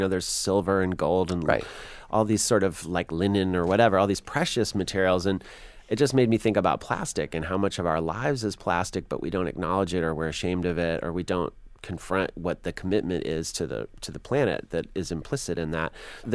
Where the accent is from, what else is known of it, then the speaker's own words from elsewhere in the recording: England, United Kingdom; I'm English through and through